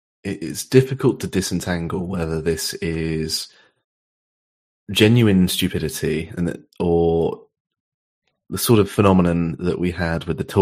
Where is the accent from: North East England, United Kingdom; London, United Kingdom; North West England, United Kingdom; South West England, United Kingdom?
South West England, United Kingdom; accent: West Country; I wish I could lose the sort of slight tinges of my West Country accent that make me say the start of the number three very strange.